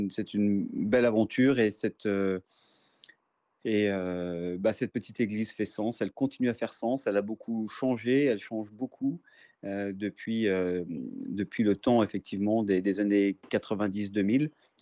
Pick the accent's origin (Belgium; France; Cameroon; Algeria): Algeria; Et je suis Algérien, et donc c'est aussi en tant qu'Algérien que je reçois cet honneur qui m'est fait.